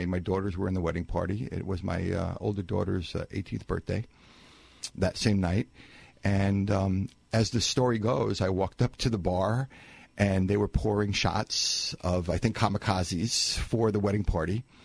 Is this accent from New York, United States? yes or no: yes; New York, United States; Well, I grew up in Long Island, and I was kind of a normal kid in high school.